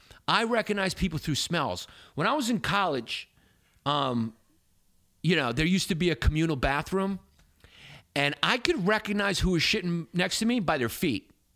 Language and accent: English; New York, United States; I'm going, I'm American. It's typical like American, especially New Yorker arrogance